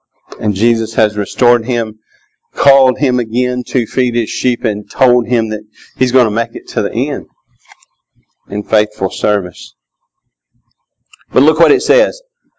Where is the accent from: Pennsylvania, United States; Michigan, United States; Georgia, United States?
Georgia, United States; because we can mean you or y'all. I'm from Georgia. It's a good distinction.